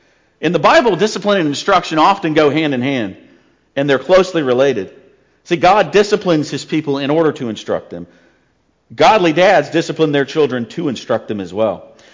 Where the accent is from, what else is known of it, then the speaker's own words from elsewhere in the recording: North Carolina, United States; born there; moved away as an adult; also born or lived in Germany / Florida / New Orleans; Me, I was born in North Carolina, you know. I enlisted in the military. I moved to Germany. Then I moved to Florida. Then I got called to ministry. I moved to New Orleans.